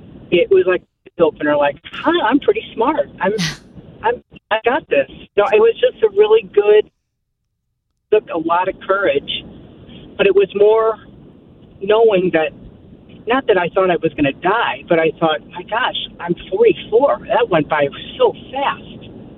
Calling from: Fenton, Missouri, United States; Hi, I'm from Fenton, actually.

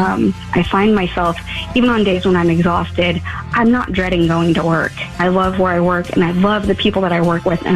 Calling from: The Woodlands, Texas, United States; I'm calling from the Woodlands, and I'm a single mom trying to make ends meet with a family of, four of us.

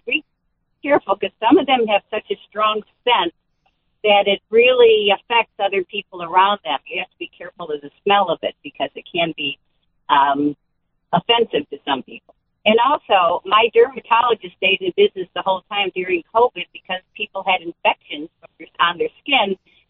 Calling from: Florida, United States; Hello. I'm calling from Florida, driving to the Orlando airport.

